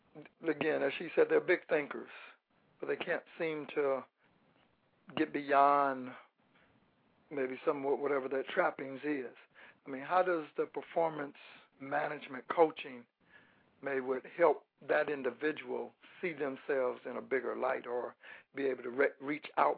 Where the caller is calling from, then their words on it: Stockton, California, United States; I'm from Stockton, California.